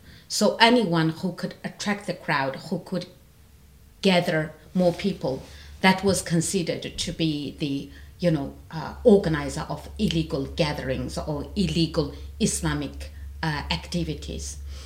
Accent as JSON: {"language": "English", "town": "Ghulja", "region": "Xinjiang", "country": "China", "tie": "born or raised there", "moved": "yes", "said": "that I was in Gulja, in my hometown, in February 1997."}